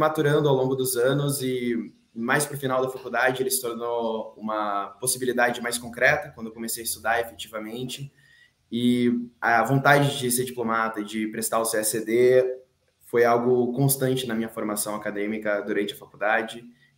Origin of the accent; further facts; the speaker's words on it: Curitiba, Paraná, Brazil; eu sou curitibano, tenho 26 anos, sou formado em Direito pela Federal do Paraná